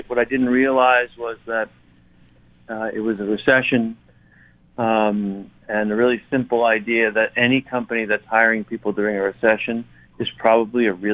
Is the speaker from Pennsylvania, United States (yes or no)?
no; Ayer, Massachusetts, United States; Well, I grew up in Ayer, Massachusetts, which is a very small town outside of Boston